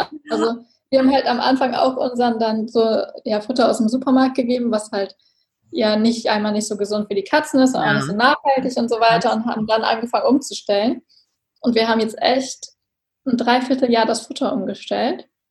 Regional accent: Hamburg, Germany; also ich komme aus der Nähe von Hamburg

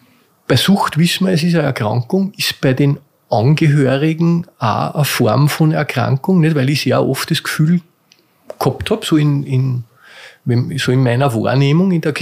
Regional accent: St. Pölten, Lower Austria, Austria; Also ich komme da aus der Gegend, aus St. Pölten, nicht?

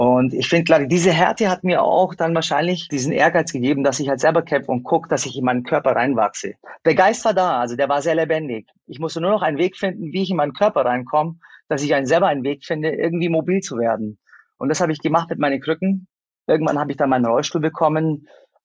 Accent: Germany; born there; Ich bin in Deutschland geboren

